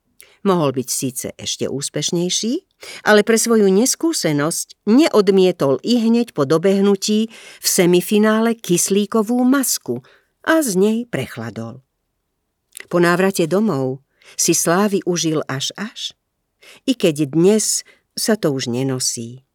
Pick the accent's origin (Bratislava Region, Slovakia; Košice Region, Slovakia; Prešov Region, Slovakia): Košice Region, Slovakia; Košice; Pri opačnej ceste hovorím, že idem domov, do Košíc, lebo skutočný domov môže byť iba jeden. Do môjho rodného mesta ma priťahujú nielen priatelia a známe miesta z detstva a mladosti